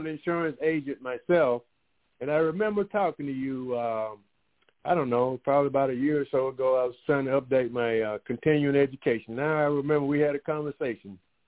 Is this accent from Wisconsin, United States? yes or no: no; Alabama, United States; you was telling me you were from Mississippi, and I'm from Alabama, and we knew some of the same towns and everything.